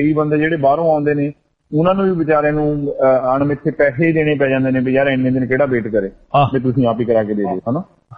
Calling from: Nawanshahr, Punjab, India; ਸਾਡੇ ਜ਼ਿਲ੍ਹੇ ਚੋਂ, ਜਿਹੜੀ ਸਿਟੀ ਵਾਲੀ ਸੀਟ ਸੀਗੀ ਨਵਾਂ ਸ਼ਹਿਰ ਦੀ

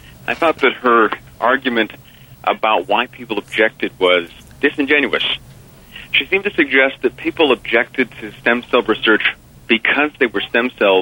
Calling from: Edmonton, Alberta, Canada; I'm calling from Edmonton.

